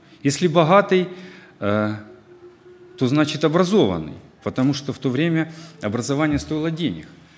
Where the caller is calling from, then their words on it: Ukraine; Я говорю из Украины, а здесь изобилие этого всего